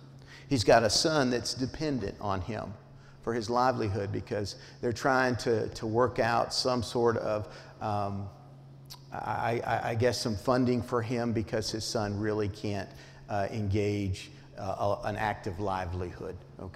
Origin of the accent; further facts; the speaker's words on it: Cotopaxi, Colorado, United States; now this is from my hometown, okay? Semi-hometown, Cotopaxi, Colorado.